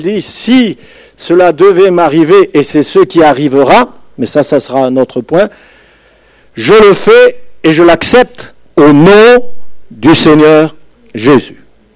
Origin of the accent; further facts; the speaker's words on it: France; oh, même pas chez nous en France, on n'a pas connu ça